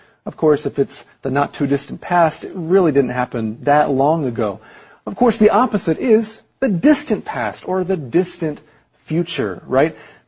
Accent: Taiwan; first language Chinese; English is a second language; I mean, I grew up in Taiwan, so I was learning Chinese.

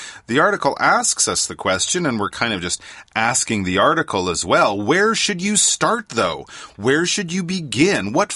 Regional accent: Quebec, Canada; Well, since I'm from Quebec, you must go to the Sugar Shack, a cabane à sucre, and have some maple syrup right out of the tree.

